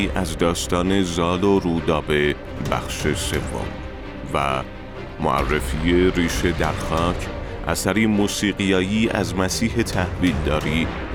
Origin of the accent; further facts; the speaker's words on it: Iran; محل زندگی ما در روستای امامزاده علی اکبر بود. من 28 اردیبهشت ماه سال 1339 در همین روستا متولد شدم. روز تولدم مقارن با بزرگداشت سالانه فردوسی در ایران است. دوره دبستان را در مدرسه دیانت در همین روستا گذراندم.